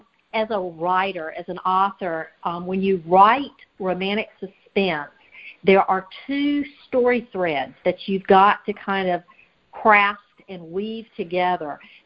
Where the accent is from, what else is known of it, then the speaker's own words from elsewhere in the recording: North Carolina, United States; I do not. I am from North Carolina.